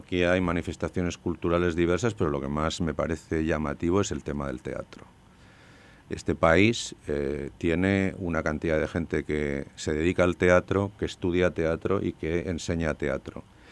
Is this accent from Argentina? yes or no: no; Spain; Pero bueno, siendo español y a título privado